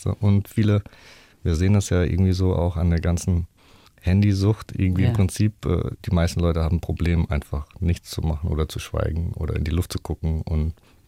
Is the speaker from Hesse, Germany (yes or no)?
yes; Rüsselsheim, Hesse, Germany; in Rüsselsheim und die Eltern waren alle arbeiten natürlich, waren viele Schlüsselkinder